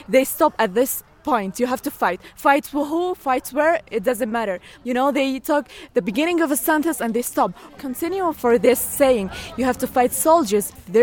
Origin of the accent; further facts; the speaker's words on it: Gaza Strip, Palestine; I'm from Palestine, Gaza Strip.